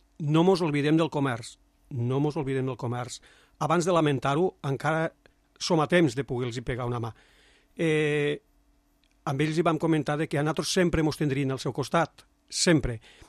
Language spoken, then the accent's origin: Catalan; L'Ametlla de Mar, Catalonia, Spain; L'Ametlla, som de l'Ebre.